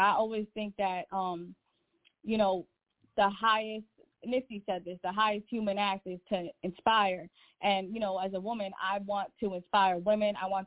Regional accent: Babylon, New York, United States; It's a lot more suburban, I would say. And really just, it was definitely, it's definitely a beautiful town. You know what I'm saying? I'm from Babylon.

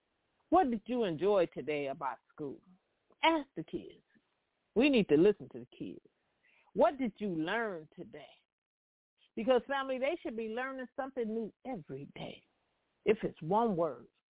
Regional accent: California, United States; especially Southern Cal, we're from Southern Cal

